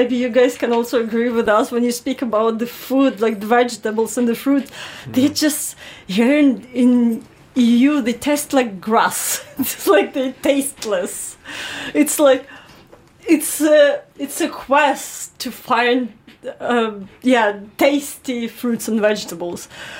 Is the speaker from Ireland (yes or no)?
no; Ukraine; I went for like a long cycle tour across Ukraine from west to southeast. So like I connected even more with my home country